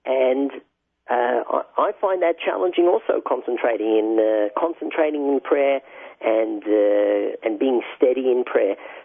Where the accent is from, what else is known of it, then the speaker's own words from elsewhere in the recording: Australia; And growing up in Australia, I have strong Chabad roots because I went to a Lubavitcher school there.